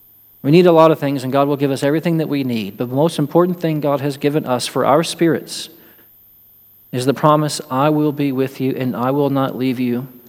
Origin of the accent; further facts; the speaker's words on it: Texas, United States; accent: East Texas; mostly because she thought my East Texas accent was funny.